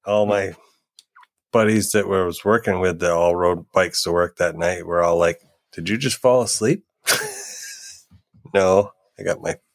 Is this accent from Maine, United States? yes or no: no; Massachusetts, United States; Because we're from Massachusetts.